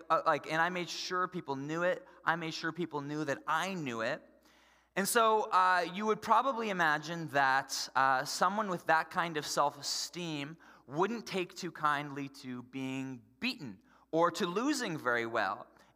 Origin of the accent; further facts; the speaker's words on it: Ontario, Canada; I grew up in Ontario